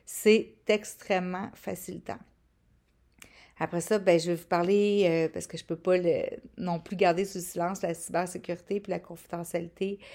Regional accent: Quebec, Canada; ce qui se passe chez nous au Québec

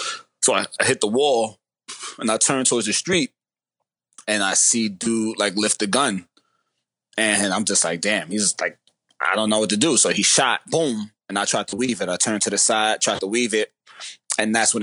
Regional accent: New York City, New York, United States; I'm born and raised in New York. I lived in the Bronx most of my life. And my grandmother lived in Harlem, so I was in between the two boroughs my whole life.

